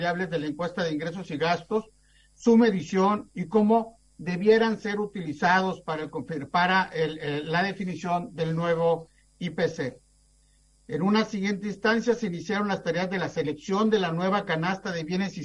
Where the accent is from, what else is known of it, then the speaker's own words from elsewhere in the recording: Mexico; now in Santiago, Chile; ahora sí, como mexicano, desearles la mejor de las suertes